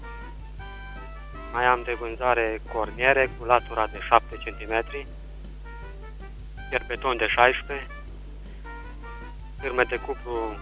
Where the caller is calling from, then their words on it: Oravița, Caraș-Severin, Romania; din Oravița.